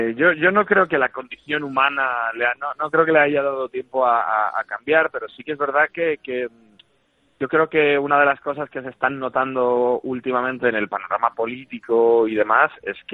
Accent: Uruguay; yo no dejo de ser, aunque lleve muchos años viviendo aquí, yo no dejo de ser una persona que nació en otras latitudes, yo vengo de Uruguay

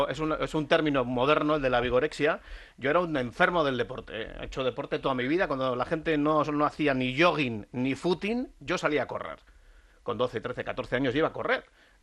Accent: Lezama, Basque Country, Spain; Yo soy de Lezama.

